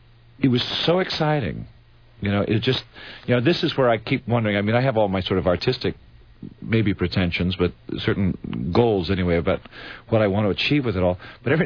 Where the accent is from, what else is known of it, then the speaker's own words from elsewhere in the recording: San Francisco, California, United States; also born or lived in Alabama / Marin County, California; And then from age 7, I was raised in San Francisco. And then at 13, we moved to Marin County, which is just over the Golden Gate from San Francisco.